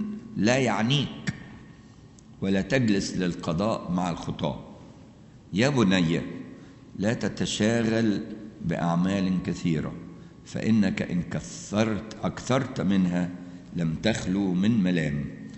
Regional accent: Egypt; العادة دي مش موجودة عندنا كمصريين

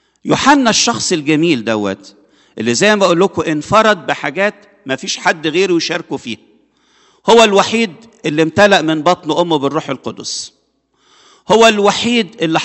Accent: Egypt; فعملوا عندنا في مصر كده حاجة كده

